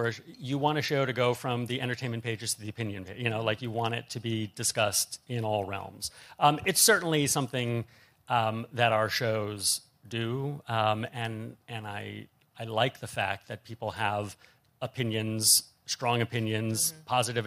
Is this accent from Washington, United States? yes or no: no; Bethlehem, Pennsylvania, United States; remember, I grew up in Bethlehem, Pennsylvania, which is a steel town